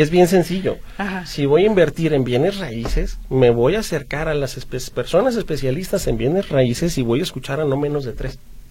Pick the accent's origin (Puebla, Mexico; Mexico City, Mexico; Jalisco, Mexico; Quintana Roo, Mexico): Jalisco, Mexico; Guadalajara; como buenos tapatíos los de toda la vida. Voy a empezar a consumir lo que tengo aquí. Voy a apostar por los empresarias y los empresarios que tenemos aquí en Guadalajara.